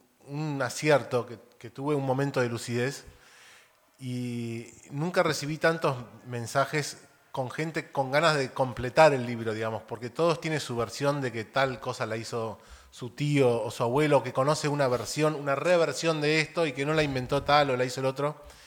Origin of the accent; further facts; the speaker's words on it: Argentina; moved away as an adult; now in Montevideo, Uruguay; yo nací en el 77 y me fui hace como 20 años a Montevideo.